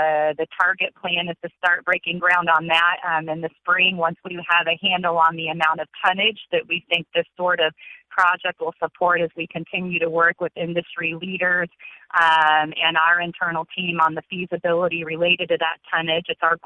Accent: Missouri, United States; I grew up in Putnam County, Missouri, so we're in the heart of the drought of the state

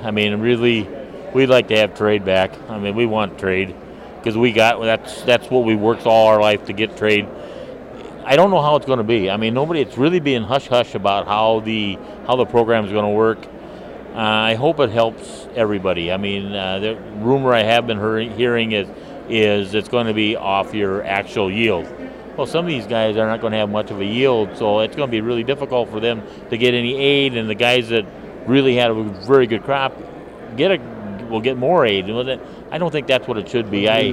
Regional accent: Lake Benton, Minnesota, United States; from Lincoln County, a little town called Lake Benton, and I farm with my son

